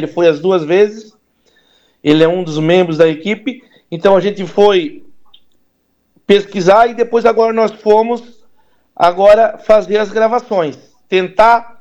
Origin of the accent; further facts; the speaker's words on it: Meleiro, Santa Catarina, Brazil; now in Araranguá, Brazil; Eu nasci e me criei até os 28 anos em Meleiro, mas depois eu me fixei em Araranguá. Hoje eu sou daqui de Araranguá.